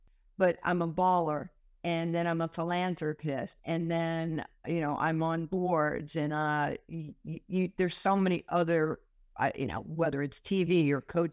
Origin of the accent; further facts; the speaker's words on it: New York City, New York, United States; Well, the safest place in the world for me growing up in New York City was to be on a basketball court.